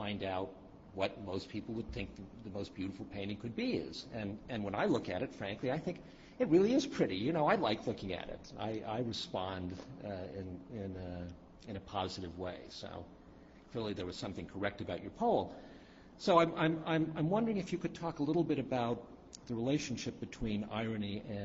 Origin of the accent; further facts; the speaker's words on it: United States; Now, at first glance, as an American, I would think this is a wholly ironic project